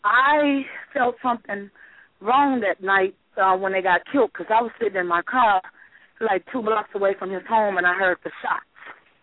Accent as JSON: {"language": "English", "town": "Minneapolis", "region": "Minnesota", "country": "United States", "said": "Yes. Hi, yes, I'm a relative of … I'm his aunt from Minneapolis."}